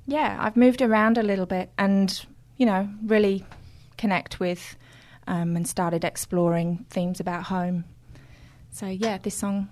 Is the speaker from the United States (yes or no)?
no; England, United Kingdom; now in Adelaide, Australia; Being English born, being raised in England, with a very eclectic musical background, I then moved over to Australia back in 2000, fell in love with the countryside and the sense of abundant freedom here. And then moving on, now I'm in Adelaide, called Adelaide Home.